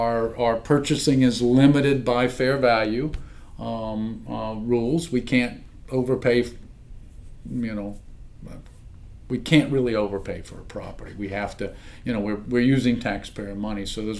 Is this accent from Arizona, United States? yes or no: no; Savannah, Georgia, United States; Yeah, well, I grew up in Savannah. We were at the beach a lot. You know, we had we boated, we skied, we crabbed, we fished. Mm-hmm. Typical Southern kid from Savannah.